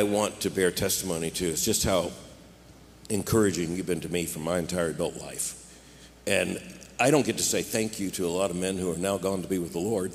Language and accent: English; Florida, United States; Florida's exploding. That's my home state, you know. And I sang as a 10-year-old in the old downtown First Baptist Church